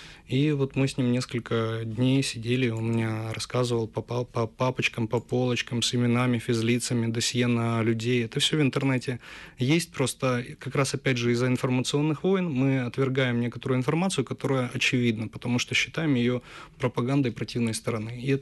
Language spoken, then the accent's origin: Russian; Kyiv, Ukraine; То есть я киевлянин в пятом поколении, и я люблю русскую культуру.